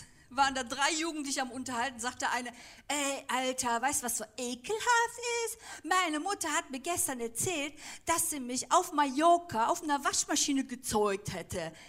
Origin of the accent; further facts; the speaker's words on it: Germany; also born or lived in Turkey; Ich bin beides. Ich bin Türkin und Deutsche.